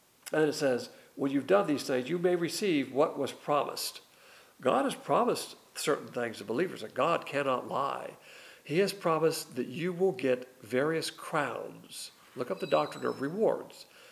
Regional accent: United States; I'm an American. I'm a proud American. I served 20 years in the military. Love this country.

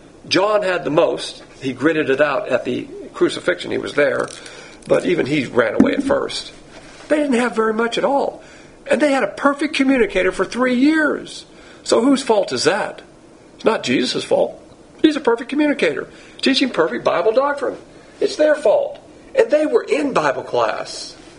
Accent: the South, United States; Me, I'm a Southerner

